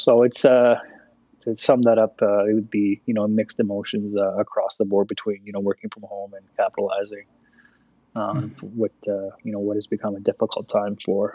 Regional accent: Ottawa, Ontario, Canada; born there; as a youngster, I, you know, was born in Ottawa and I, you know, spent some time in Ottawa

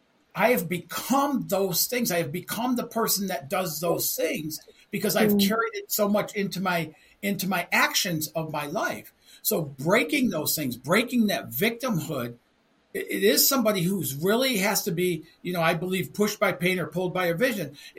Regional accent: Detroit, Michigan, United States; You know, and I worked for a long time and growing up in Detroit, man, my mom was full Italian growing up with their family.

